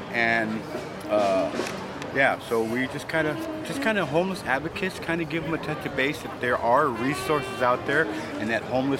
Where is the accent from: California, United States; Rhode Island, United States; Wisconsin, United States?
California, United States; San Diego; And I'm actually from San Diego.